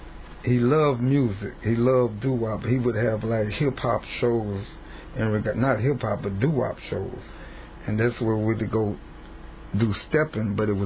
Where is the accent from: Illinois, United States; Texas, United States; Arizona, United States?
Illinois, United States; Chicago; I'm from Chicago, Illinois, Southside.